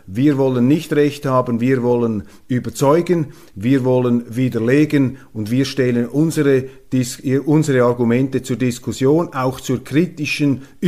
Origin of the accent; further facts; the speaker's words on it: Switzerland; Eine Nachricht aus der Südschweiz, aus dem Tessin, die ebenfalls aufrüttelt und die mich als Schweizer mit einem Schamgefühl erfüllt.